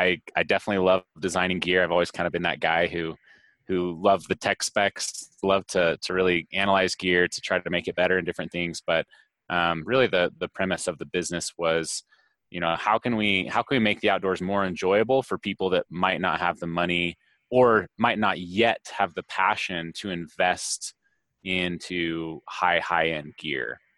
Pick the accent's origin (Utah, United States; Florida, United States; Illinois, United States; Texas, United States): Utah, United States; So I grew up in a really small town of about 7,000 people, and I just spent a lot of time outdoors. So I'm from Southern Utah, rural Utah.